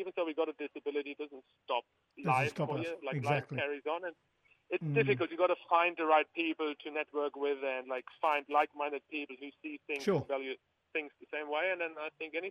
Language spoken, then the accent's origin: English; Germany; moved away as an adult; now in Cairns, Australia; No, originally I'm from Germany, actually, and I came when I landed in Australia in Sydney on my 20th birthday.